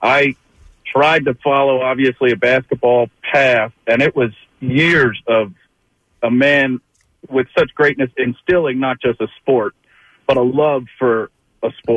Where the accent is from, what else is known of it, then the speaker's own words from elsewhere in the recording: Philadelphia, Pennsylvania, United States; I'm in Virginia, but I grew up in Philly.